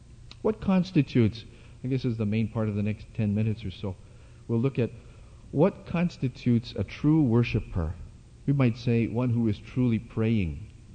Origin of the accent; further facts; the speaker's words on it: Canada; I come from Canada, I'm from a different country. I come to this country and I say we can share two countries.